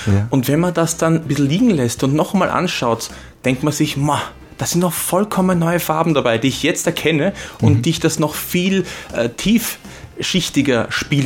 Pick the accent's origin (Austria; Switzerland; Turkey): Austria; Lower Austria; born there; Voller Stolz. Ich liebe Niederösterreich und liebe Österreich, Wien natürlich auch.